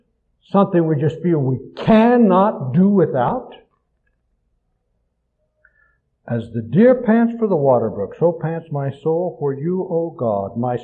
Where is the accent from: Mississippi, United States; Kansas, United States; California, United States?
Kansas, United States; I grew up in Kansas, and I know what thirsty land looks like.